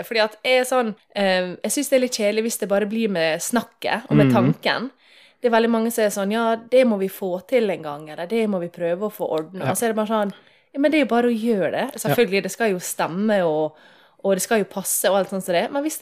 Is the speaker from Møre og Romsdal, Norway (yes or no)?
yes; Møre og Romsdal, Norway; men jeg er jo sunnmøring, så...